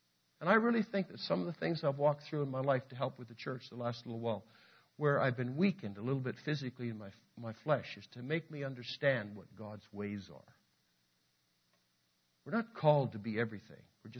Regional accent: Saskatchewan, Canada; also born or lived in Sarnia, Ontario / Alberta; But seeing we're from Saskatchewan, I was actually born in Sarnia, Ontario, but I was raised in Alberta, Saskatchewan. And my wife does come from Saskatchewan, so we are from that, and we call ourselves Westerners because of it originally.

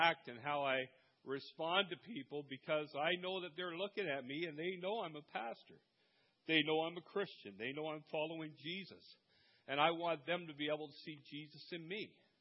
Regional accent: Dunnville, Ontario, Canada; Like, I grew up in Dunville, right? This is my hometown. I came here in 1972. I went to school in Dunville. I went to high school in Dunville.

